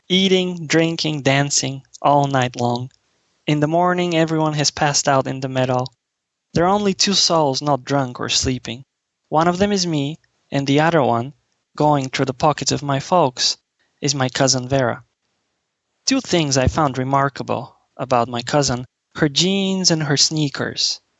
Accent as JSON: {"language": "English", "country": "Bulgaria", "said": "All of this just gave me the reason to look back to my home country and to write about Bulgaria."}